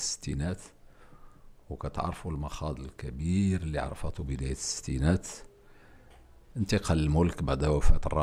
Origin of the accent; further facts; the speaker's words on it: Marrakesh, Marrakesh-Safi, Morocco; الأسرة عايشين الآن في الدار البيضاء، ولكن أنا من مواليد مراكش، ولكن الأسرة عايشة في الدار البيضاء.